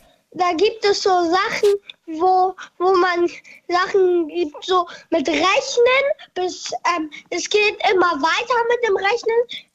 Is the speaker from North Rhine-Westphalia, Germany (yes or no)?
no; Hamburg, Germany; Aus Hamburg.